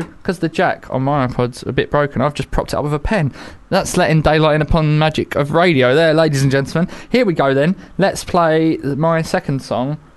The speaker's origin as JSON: {"language": "English", "region": "London", "country": "United Kingdom", "said": "Because that's how I talk, isn't it? Because I'm from South East"}